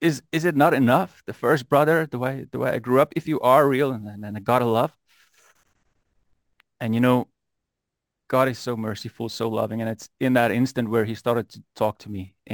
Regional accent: Namibia; also born or lived in South Africa; But I grew up in Namibia, beautiful country, not a lot of people. And then in South Africa.

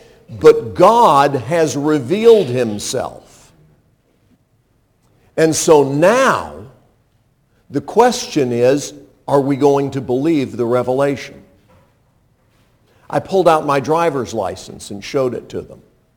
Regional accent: North Carolina, United States; also born or lived in Illinois; Well, what if I told you I was born right outside Chicago and didn't move to North Carolina until I was 7 years old?

